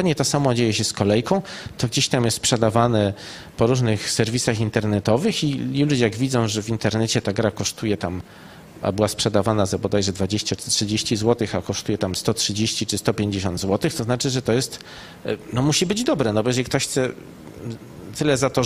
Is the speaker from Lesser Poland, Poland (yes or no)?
yes; Kraków, Lesser Poland, Poland; jak miałem tam lat 6, to byłem świadkiem demonstracji na rynku głównym w Krakowie, bo wychowywałem się w tym mieście